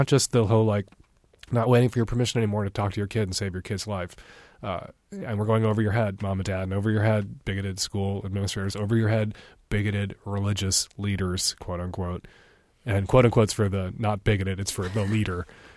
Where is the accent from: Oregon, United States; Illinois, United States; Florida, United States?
Illinois, United States; Chicago; I know when I was a kid, I grew up in Chicago in the 70s, and every once in a while I would see gay people